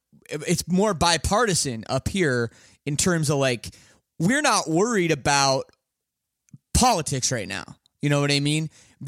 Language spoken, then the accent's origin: English; Canada; and I'm Canadian, and I don't know if I'm allowed to say this